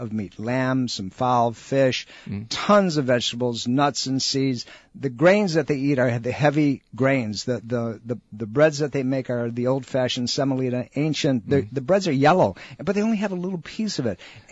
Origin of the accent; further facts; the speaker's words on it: Sicily, Italy; now in United States